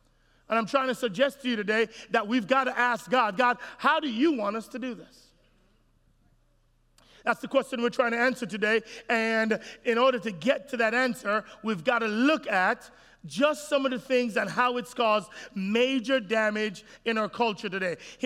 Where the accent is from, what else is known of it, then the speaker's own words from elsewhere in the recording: Jamaica; I'm from Jamaica. I'm like, ain't nobody need no edges.